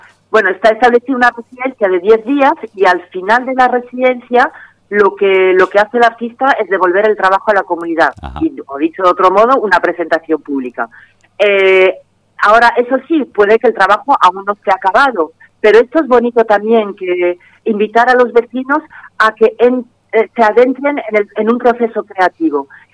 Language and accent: Spanish; Andalusia, Spain; Nosotros como andaluces podríamos hacer algo ahí o en colaboración con los extremeños